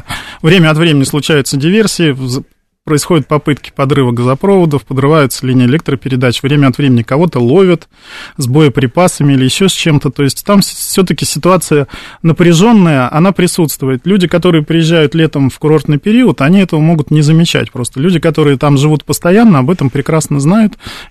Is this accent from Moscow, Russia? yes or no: yes; Moscow, Russia; я тоже москвич, никакой не пророссийский, а я русский человек, родился здесь так же, как мои родители, бабушки, дедушки